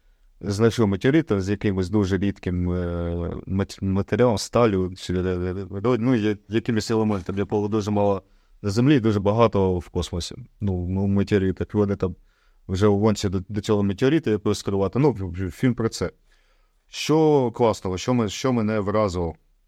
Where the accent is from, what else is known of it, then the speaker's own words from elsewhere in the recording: Kharkiv, Kharkiv Oblast, Ukraine; Так, ми з Харкова, ми з Востока, так, ми 30 років розмовляли російською мовою, і тепер ми перейшли на українську.